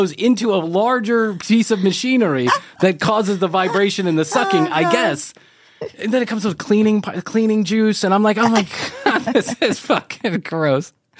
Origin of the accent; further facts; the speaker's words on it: Chicago, Illinois, United States; I am an Irish boy from Chicago. I'm the shortest of all my brothers.